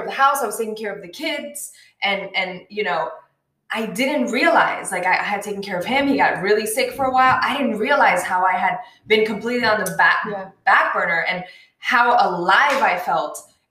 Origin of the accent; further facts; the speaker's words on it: Miami, Florida, United States; I'm going to do it in Miami because Miami is my hometown